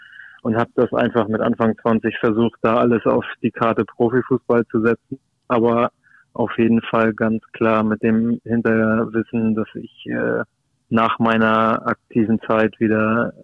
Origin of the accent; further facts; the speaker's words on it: Hamburg, Germany; ich bin Hamburger, ich habe es geschafft, hier zu bleiben, Freunde und Familie im direkten Umfeld zu haben und zu behalten